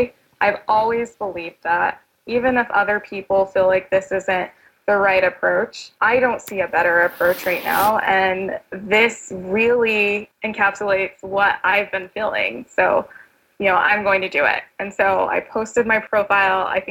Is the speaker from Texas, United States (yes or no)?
yes; Texas, United States; we went back to my home state for a little while. We went to Texas